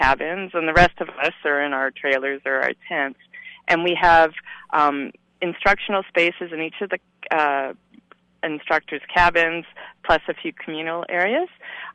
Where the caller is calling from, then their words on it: Whitehorse, Yukon, Canada; I'm calling from Whitehorse, Yukon, so just a little to the north.